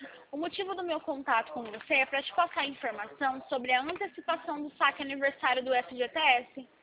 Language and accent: Portuguese; Presidente Prudente, São Paulo, Brazil; Nós somos do interior de São Paulo, de Presidente Prudente.